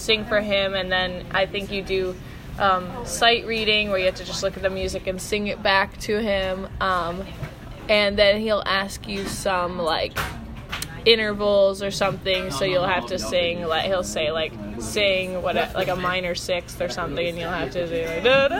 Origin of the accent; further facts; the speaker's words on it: Virginia, United States; I'm from Virginia, like Northern Virginia near D.C.